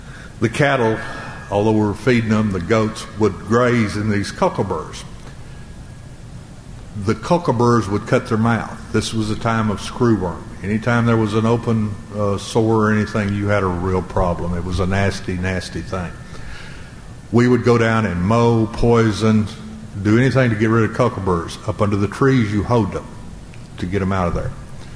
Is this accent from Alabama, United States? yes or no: no; Texas, United States; I'm from West Texas, so I have to tell stories, so bear with me a minute. I was raised in the, of course, in the late 40s and early 50s.